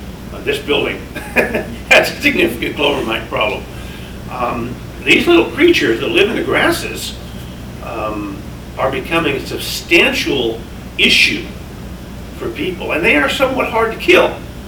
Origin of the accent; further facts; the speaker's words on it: Fairbanks, Alaska, United States; When I was a kid, growing up in Fairbanks, my dad was a plumber by trade.